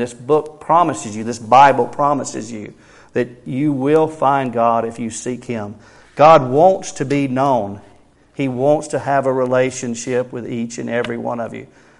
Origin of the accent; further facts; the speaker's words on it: North Carolina, United States; born there; I was born in North Carolina. Imagine that.